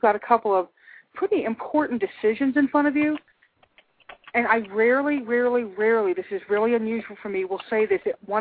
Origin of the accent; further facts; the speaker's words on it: Louisiana, United States; I'm from Louisiana, so it's always nice to hear somebody from that talks right.